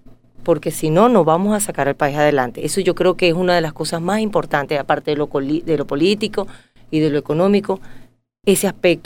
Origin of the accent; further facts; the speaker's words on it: Venezuela; Y yo hoy me considero, como venezolana, una marca.